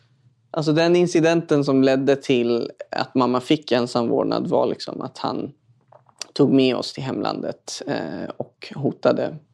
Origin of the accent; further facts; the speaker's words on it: Stockholm County, Sweden; Uppvuxen i en förort i Stockholm.